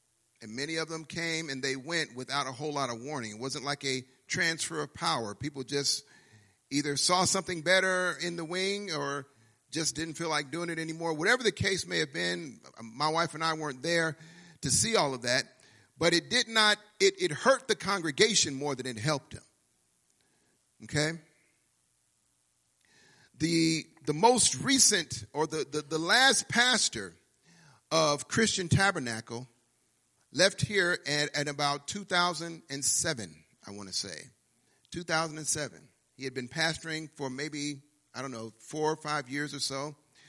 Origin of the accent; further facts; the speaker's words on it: Chicago, Illinois, United States; It was just that we were born and raised in Chicago. Our whole lives were in Chicago.